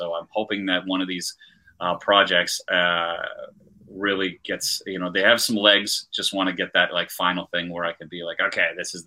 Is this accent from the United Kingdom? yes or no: no; Canada; So I'm in LA and this guy skates circles around me and I'm the Canadian.